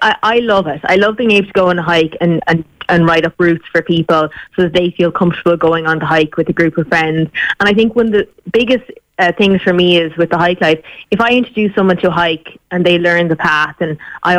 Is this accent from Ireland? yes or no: yes; Tipperary, Ireland; I grew up in Tipperary on Stephen Mon Mountain